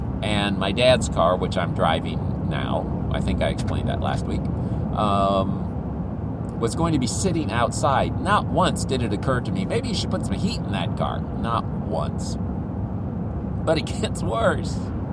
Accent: Philippines; I'll blame it on growing up in the Philippines, but I just don't like anything that cold.

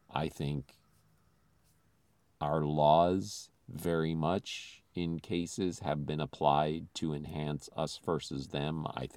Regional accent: Philippines; now in United States; I did not grow up in this country. I grew up in the Philippines.

